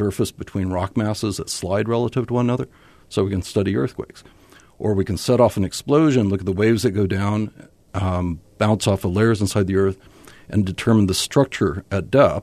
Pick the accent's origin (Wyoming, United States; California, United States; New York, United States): Wyoming, United States; Casper; born there; also born or lived in Dallas, Texas; I was born in Casper, Wyoming. He was doing mapping for the geology program.